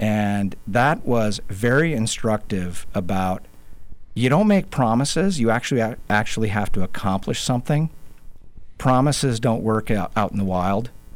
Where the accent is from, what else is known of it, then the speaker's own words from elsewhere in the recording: Anchorage, Alaska, United States; born there; So I was born in Anchorage in 1969, and our family was in North Kenai at the time.